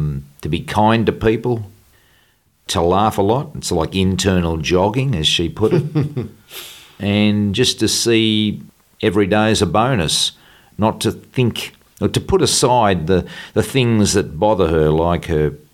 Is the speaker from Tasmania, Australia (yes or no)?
no; Melbourne, Victoria, Australia; born there; Yep, born in 1950, September 1950, so I'm a Virgo, and I was born in Melbourne, Australia.